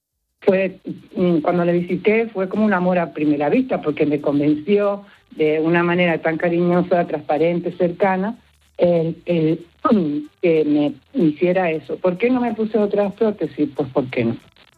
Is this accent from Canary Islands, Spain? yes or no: yes; Tenerife, Canary Islands, Spain; accent: Tenerife; yo mido 1,76, mi acento es de Tenerife, canaria guapísima.